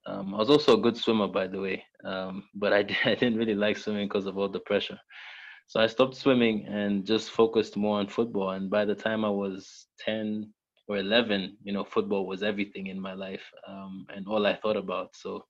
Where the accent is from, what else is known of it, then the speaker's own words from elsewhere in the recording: Nairobi, Kenya; I was growing up in Nairobi and playing for many different clubs, and it was just not clear, where do I go from here? How do I make it, to London?